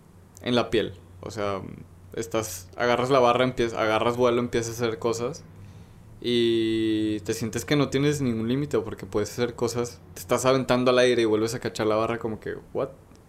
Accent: Guadalajara, Jalisco, Mexico; eso está pasando aquí en mi país, de que aquí en corto, en Guadalajara, súper, o sea, en casa, ¿no?

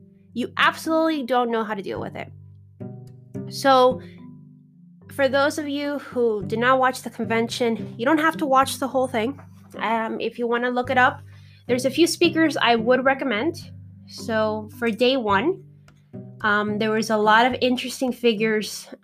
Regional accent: United States; It was, as an American, a very inspiring piece of political entertainment.

